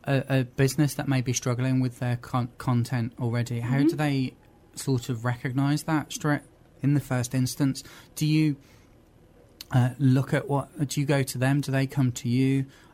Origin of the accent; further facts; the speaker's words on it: United Kingdom; I find that we as British people are very polite about what we